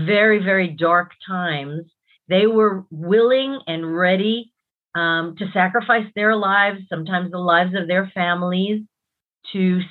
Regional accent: Brooklyn, New York, United States; born there; I was born in Brooklyn, New York.

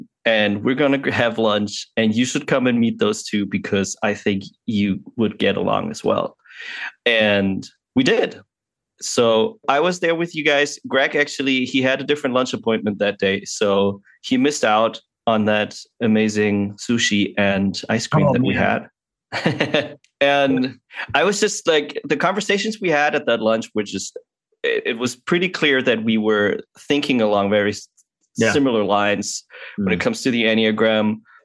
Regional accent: Germany; English is a second language; we are from two different continents. We're from Germany, and we ran into you in San Francisco

